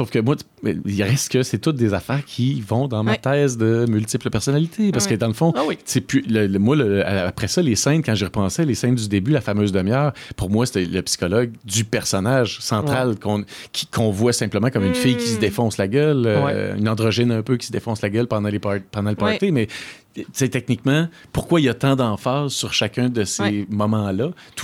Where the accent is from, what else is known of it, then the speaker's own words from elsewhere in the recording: Quebec, Canada; probablement que c'est teinté justement parce que je suis québécois, je comprends leur accent